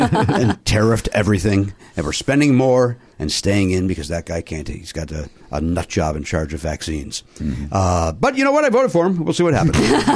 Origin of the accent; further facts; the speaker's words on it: Chicago, Illinois, United States; because I guess because we live here and I grew up in Chicago, he decided to be a Reds fan.